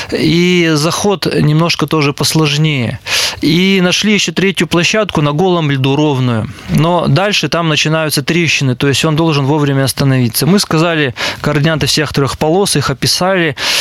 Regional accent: Perm, Perm Krai, Russia; И я один из Перми.

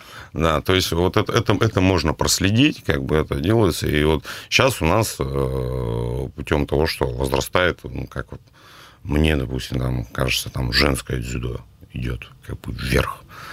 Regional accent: Perm, Perm Krai, Russia; это тоже как бы наш пермяк

